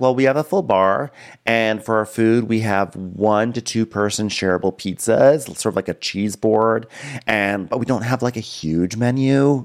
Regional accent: New York, United States; I can say Amityville because I'm from New York.

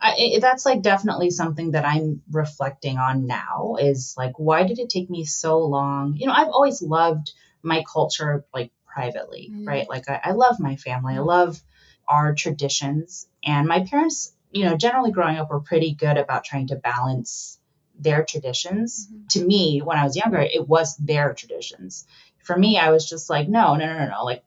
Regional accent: Kansas City, Missouri, United States; I grew up in the suburbs of Kansas City. Mm-hmm. I was born in Kansas City

